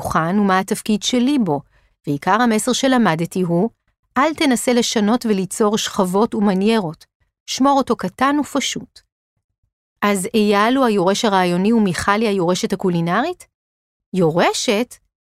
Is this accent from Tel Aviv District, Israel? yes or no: yes; Tel Aviv, Tel Aviv District, Israel; בשנים שאני גדלתי בה